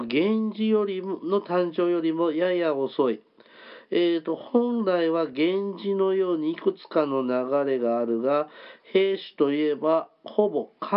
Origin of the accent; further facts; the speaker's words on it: Mie, Japan; 僕は三重出身ですけど、